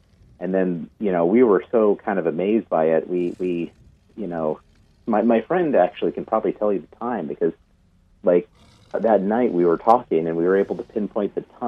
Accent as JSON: {"language": "English", "town": "Chicago", "region": "Illinois", "country": "United States", "tie": "born there", "also_born_or_lived": "New Mexico", "said": "so I was born in Chicago, but I lived in New Mexico"}